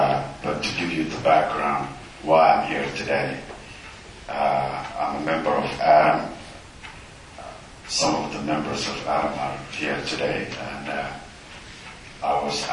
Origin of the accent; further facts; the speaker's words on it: Canada; I'm not less than anybody, and I'm proud of being Canadian.